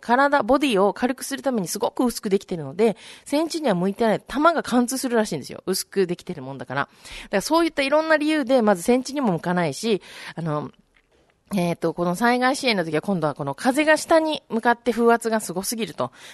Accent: Okinawa, Japan; 私たちのふるさと沖縄がこう忘れていかないように

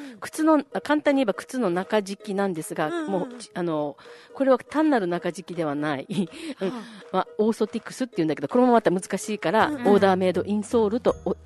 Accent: Naha, Okinawa, Japan; 私は今那覇市首里の出身なんですけど

